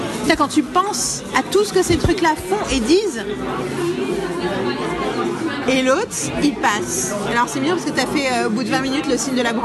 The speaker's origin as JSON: {"language": "French", "country": "France", "lives_now": "Germany", "said": "Moi, je me sentis doublement insultée en tant que française et en tant que juive. Alors, ok, pas juive pratiquante et pas juive religieuse, mais malgré tout, c'est mon identité."}